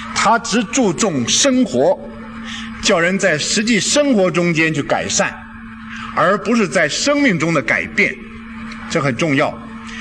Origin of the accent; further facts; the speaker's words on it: China; 我们中国人讲的好